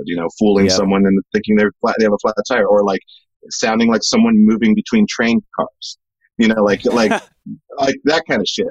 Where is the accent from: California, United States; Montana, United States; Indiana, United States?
Montana, United States; was speaking French and my dad speaking English and then moving to Montana and, you know, and then growing up around Montana and then going back some summers to Cleveland, Ohio and the black community and then like going to France to visit my relatives in the north of France.